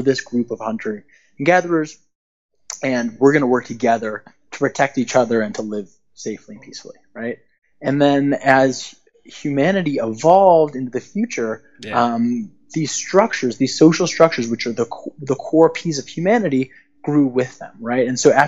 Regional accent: Chicago, Illinois, United States; When I grew up there, I was in the suburbs. It was incredibly safe, and it still is incredibly safe

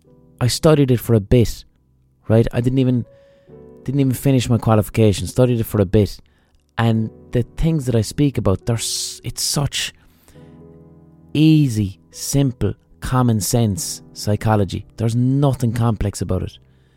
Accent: Limerick, Munster, Ireland; I'm from Limerick, lads, and things are a lot better now.

